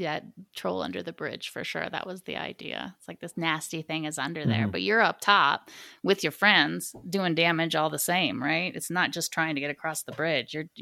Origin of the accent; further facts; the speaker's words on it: Ohio, United States; I grew up in Ohio where the trees, you know, it was completely tree covered, and now it's not.